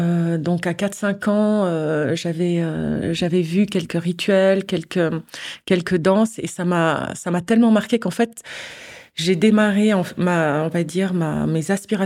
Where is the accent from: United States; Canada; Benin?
Benin; born there; also born or lived in Mali / Niger / Mozambique / Eswatini; les 15 premières années de ma vie, j'ai beaucoup voyagé en Afrique. On a fait plusieurs pays. Déjà, je suis née au Bénin. Puis ensuite, on a vécu au Mali, puis au Niger. Puis aussi au Mozambique.